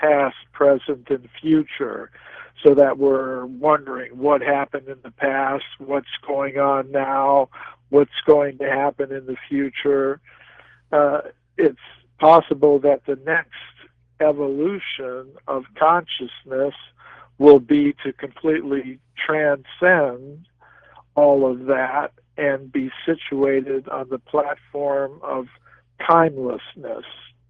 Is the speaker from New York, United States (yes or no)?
no; Florida, United States; I remember growing up in Florida as a young boy, we had to be aware of the animals.